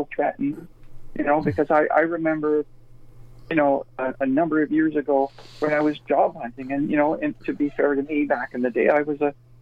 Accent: Canada; I always was proud of the fact that I was a Canadian, or we are Canadian, and we're different.

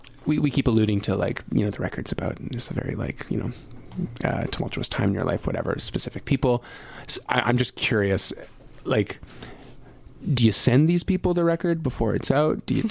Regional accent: Canada; Yeah, I think so. We're Canadian.

